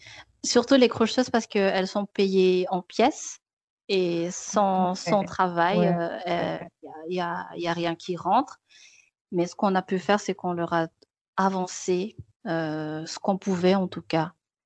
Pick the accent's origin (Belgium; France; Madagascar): Madagascar; Une identité que moi, je viens de Madagascar, j'habite à Diego, je vois des couleurs, je vis des choses à travers tout ça.